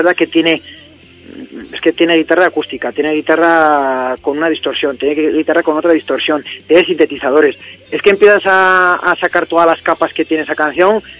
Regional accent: La Rioja, Spain; somos de la misma tierra, somos riojanos.

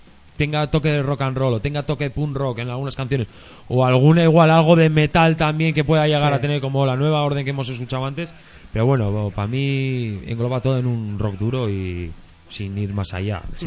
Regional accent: Bermeo, Basque Country, Spain; first language Basque; Spanish is a second language; Mi idioma natal es euskera, yo castellano he aprendido en la calle con 9 años.

